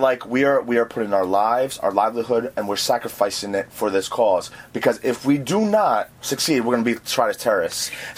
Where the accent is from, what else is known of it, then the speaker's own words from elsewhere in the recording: Greece; But if you ask a Greek what they are, we say Imelenika, we are Hellenic, we are Hellene, we come from Hellene.